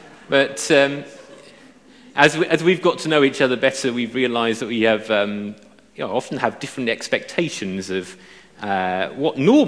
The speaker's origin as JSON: {"language": "English", "town": "Portsmouth", "region": "South East England", "country": "United Kingdom", "lives_now": "Banbury, United Kingdom", "said": "I'm originally from Portsmouth on the south coast. And it was a shock for me to move up north to Banbury"}